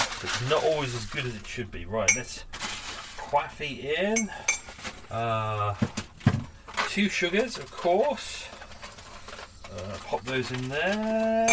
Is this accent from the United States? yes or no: no; London, United Kingdom; ….